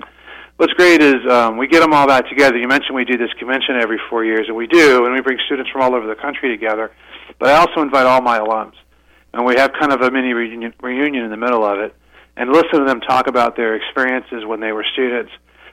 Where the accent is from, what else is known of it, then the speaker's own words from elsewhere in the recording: Virginia, United States; my goodness, I'm from Virginia. I'd never seen anything like this in Virginia